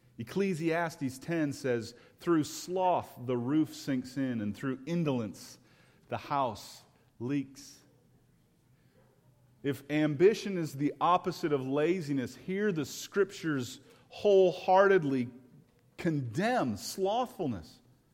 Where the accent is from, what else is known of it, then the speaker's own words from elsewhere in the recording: United States; I'm an American like you are.